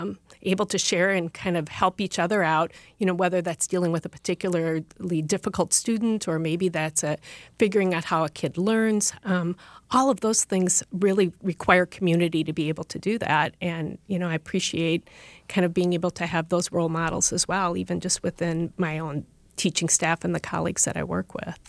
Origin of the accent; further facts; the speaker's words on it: Bloomington, Minnesota, United States; I grew up in Bloomington, Minnesota, and went to a very large high school.